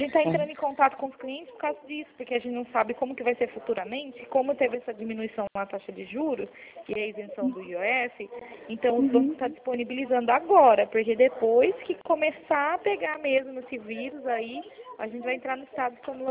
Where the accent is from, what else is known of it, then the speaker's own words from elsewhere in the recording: Limeira, São Paulo, Brazil; Eu sou aqui da cidade de Limeira